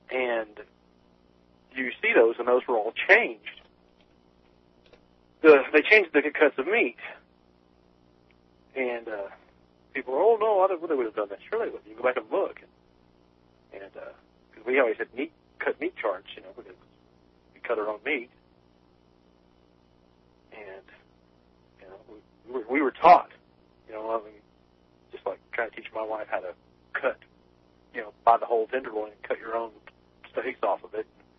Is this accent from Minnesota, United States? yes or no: no; Corbin, Kentucky, United States; I grew up down there in Corbin with my best friend grew up. It was Williamsburg, which is right down, I mean, you're talking right on the Tennessee line.